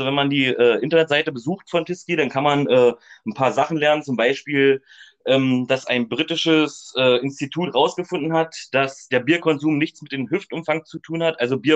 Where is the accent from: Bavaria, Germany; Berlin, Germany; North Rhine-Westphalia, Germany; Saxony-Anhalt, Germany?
Saxony-Anhalt, Germany; Heidensleben; born there; also born or lived in Magdeburg; geboren bin ich in Heidensleben. Das ist eine kleine Kreisstadt in Sachsen-Anhalt, nähe Magdeburg. Ich habe bis vor kurzem auch in Magdeburg gewohnt, wohne jetzt aber in der 700 Seelen, im 700 Einwohner-Seelendorf, nenne ich es mal so, Mister Horst. Das liegt in der Altmark.